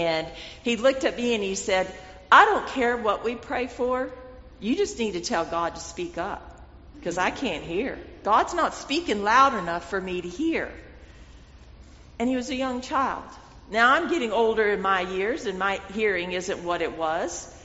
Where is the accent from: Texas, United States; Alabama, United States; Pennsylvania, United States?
Texas, United States; Growing up in West Texas, I knew what a whirlwind is.